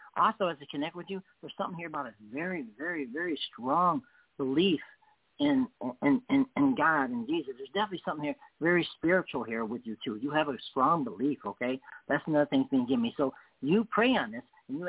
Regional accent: England, United Kingdom; I said, listen, I'm English.

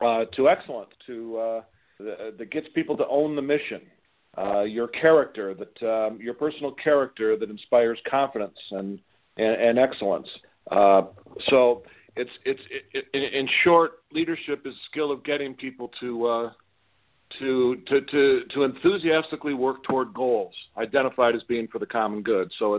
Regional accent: Detroit, Michigan, United States; Here in Southeast Michigan, I'm from the Detroit area.

